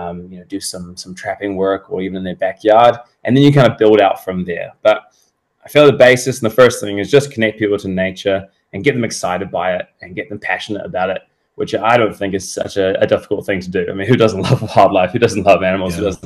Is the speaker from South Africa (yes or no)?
no; New Zealand; So I'm from Aotearoa, New Zealand. So I reckon one of the most beautiful countries down in the hidden in the corner of the map.